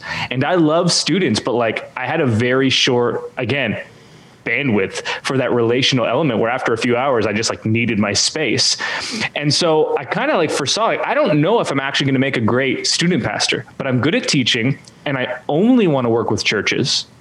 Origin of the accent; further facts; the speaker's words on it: Canada; also born or lived in Edmonton; I am Canadian. I live in currently basically as far south as you can go in the country.